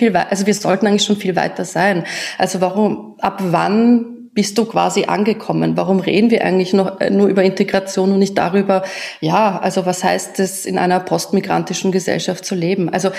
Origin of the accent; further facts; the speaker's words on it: Austria; in Österreich bin ich die Ausländerin, aber wenn ich dann verreise, dann sage ich so oft, wenn man mich fragt, ja, na, ich bin aus Österreich. Also so im Ausland fühle ich mich dann sehr wohl schon wieder mehr als Österreicherin, als jetzt hier in Österreich selbst.